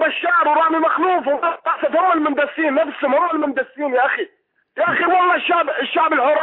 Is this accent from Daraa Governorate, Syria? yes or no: yes; Daraa, Daraa Governorate, Syria; now in Kuwait; من مدينه درعا، انا قاعد اكلمك من الكويت.